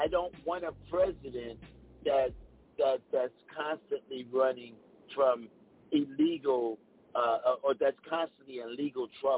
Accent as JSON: {"language": "English", "country": "United States", "said": "I don't have a party. I am just American."}